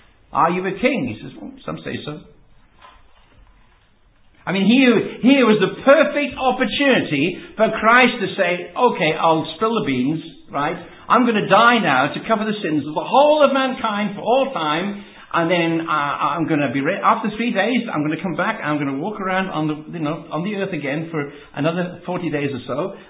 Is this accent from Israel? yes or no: no; South Africa; Now, I think I come from South Africa, which was a very conservative, shall we say, culture, where everybody dressed very modestly.